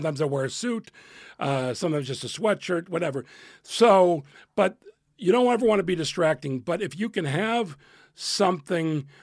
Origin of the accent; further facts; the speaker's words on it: Chicago, Illinois, United States; now in New York, United States; I was a local. I mean, I was from Chicago, but I was living in New York.